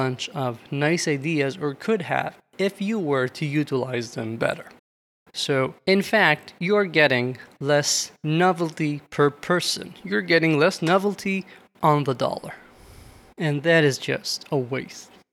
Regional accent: Israel; And I come from Israel. Here, most of the teams, when they are small, have amazing candor.

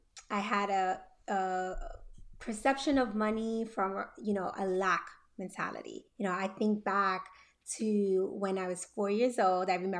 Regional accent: Panama; And so we're from Panama. My sister was born there as well.

